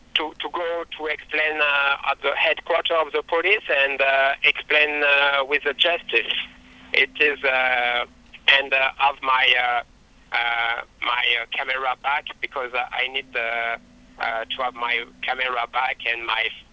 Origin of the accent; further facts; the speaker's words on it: France; English is a second language; I am artist, I am foreigner, I come from France, and it's just an idea.